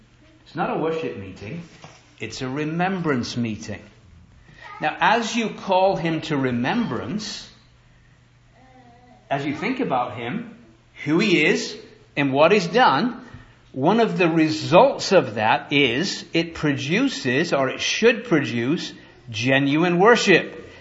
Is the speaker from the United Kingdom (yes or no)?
yes; England, United Kingdom; As an Englishman, it's pretty tough to be there.